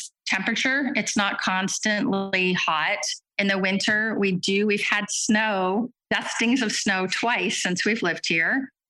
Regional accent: Connecticut, United States; Well, I think I have always wanted to get back to the East Coast, to be honest, because I grew up in Connecticut.

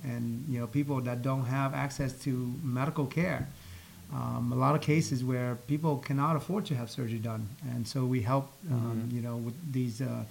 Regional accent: Vietnam; English is a second language; now in United States; But, you know, as coming from Vietnam, you know, a country that take me

